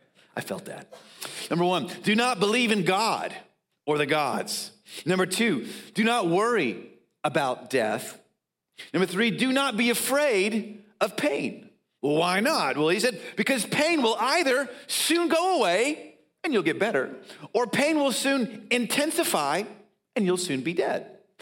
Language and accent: English; Dallas, Texas, United States; I was a kid growing up in Dallas. I was a Cowboys fan.